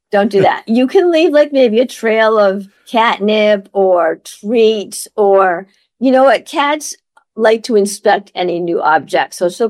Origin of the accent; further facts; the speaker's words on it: Maine, United States; I grew up in Maine, and we lived in this sort of a rural area.